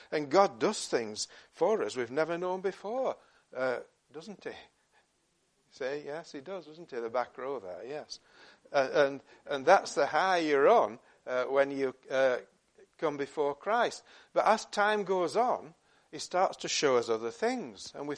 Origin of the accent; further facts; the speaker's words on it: Yorkshire and the Humber, United Kingdom; And I remember I'm a Yorkshireman.